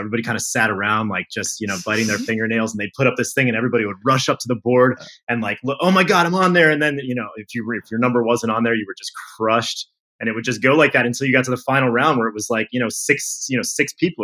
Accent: Florida, United States; that's only because I grew up in Florida.

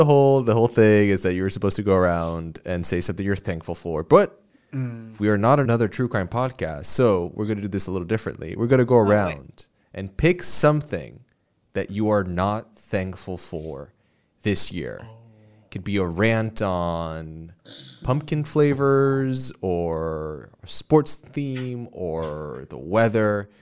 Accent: Puerto Rico; moved away as an adult; I grew up in Puerto Rico and I lived there till I was 18 and then I moved here.

